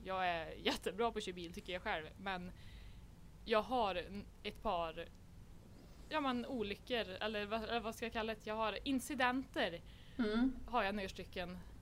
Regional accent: Värmland, Sweden; Ja, som du sa, vi är alltså från Värmland.

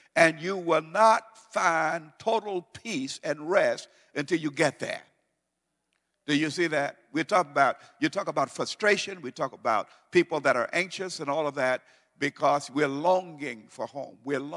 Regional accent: United States; And I said, "How do you know I'm American?"

